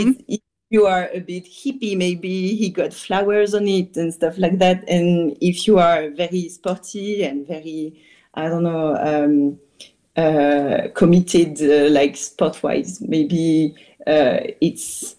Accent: Rouen, Normandy, France; I started from Rouen, which is my hometown

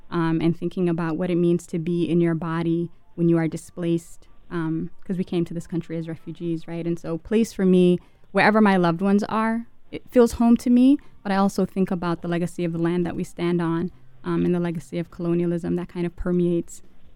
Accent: Atlanta, Georgia, United States; also born or lived in Somalia; Yeah, I mean, I was born in Somalia and raised in Atlanta, Georgia. While I spent some time in Mississippi, I'm not from Mississippi

